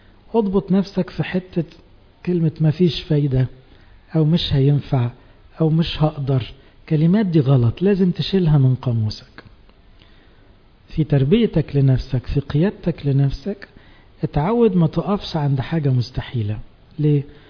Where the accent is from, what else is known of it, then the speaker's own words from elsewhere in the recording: Egypt; احنا كمجتمع مصري